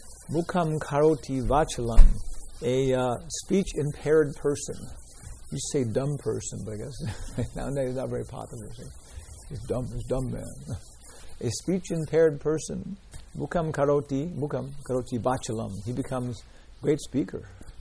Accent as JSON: {"language": "English", "region": "California", "country": "United States", "tie": "born or raised there", "said": "So I grew up in California. Went to the University of California."}